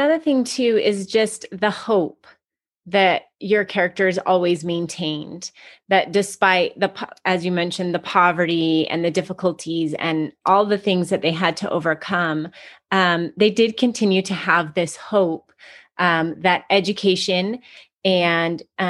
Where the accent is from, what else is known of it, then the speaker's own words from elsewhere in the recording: Salt Lake City, Utah, United States; Because I grew up here in Salt Lake City, Utah, but I used to vacation a ton in California